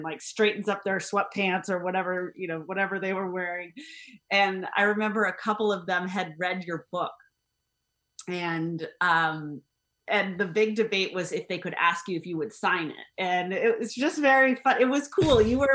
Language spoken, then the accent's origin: English; United States; I think you know, like, I'm an American.